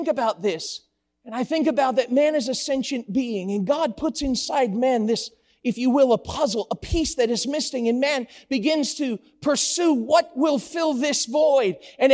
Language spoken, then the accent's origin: English; Florida, United States; Usually, I'm from South Florida, and so we usually go somewhere on the west side of the state